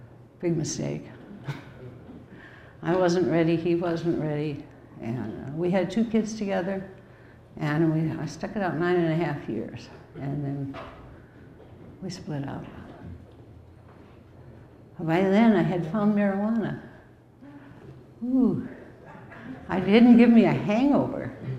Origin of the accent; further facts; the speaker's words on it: United States; And our country made me feel really ashamed of being American.